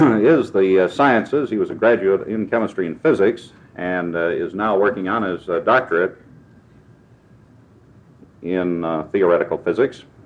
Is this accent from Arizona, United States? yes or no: no; Illinois, United States; raised in my hometown here, near Chicago.